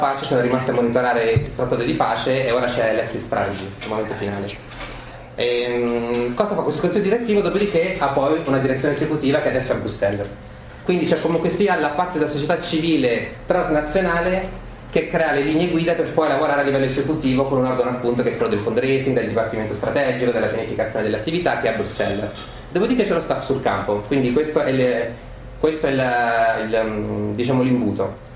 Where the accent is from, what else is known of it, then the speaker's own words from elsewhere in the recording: Abruzzo, Italy; io sono abruzzese